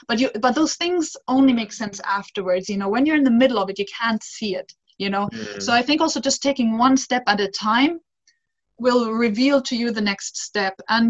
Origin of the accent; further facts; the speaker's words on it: Finland; English is a second language; I come from Finland.